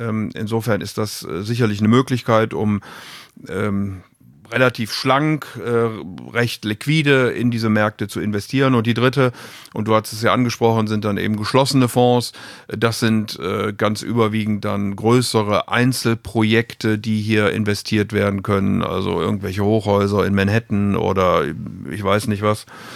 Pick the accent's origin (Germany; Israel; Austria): Germany; Rhineland; da, wo ich herkomme, nämlich im Rheinland.